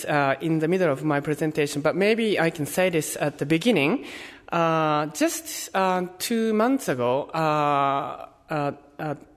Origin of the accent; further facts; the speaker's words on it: Japan; English is a second language; So I'm from Japan, and I know bits of Japanese politics